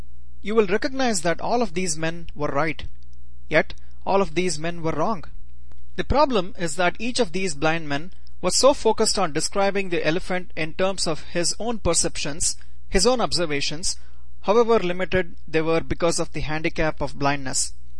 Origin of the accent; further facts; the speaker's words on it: Bangalore, Karnataka, India; English is a second language; moved away as an adult; now in Indianapolis, United States; I am from Bangalore, India. I went to graduate school in Michigan. I currently live in Indianapolis